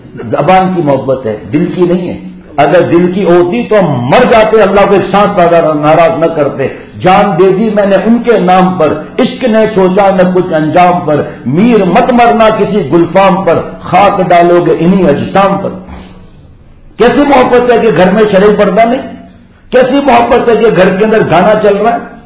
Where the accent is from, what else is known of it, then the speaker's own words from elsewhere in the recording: Karachi, Sindh, Pakistan; born there; ہم جب چھوٹے بچے تھے گاؤں میں, میری پیدائش تو کراچی ہے لیکن گاؤں تو جاتے تھے نا